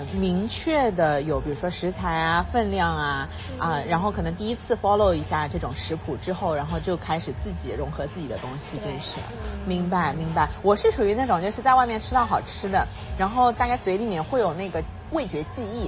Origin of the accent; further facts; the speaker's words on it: southern China, China; 我们南方讲蔬菜就一定要是指绿叶菜。